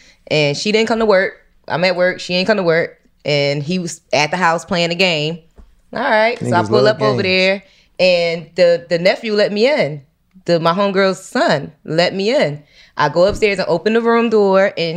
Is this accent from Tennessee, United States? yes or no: no; Philadelphia, Pennsylvania, United States; now in Atlanta, United States; I'm from Philly.